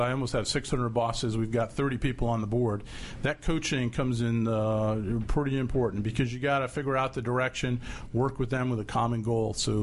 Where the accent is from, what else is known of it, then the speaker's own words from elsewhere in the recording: Staten Island, New York, United States; I grew up in Staten Island, New York.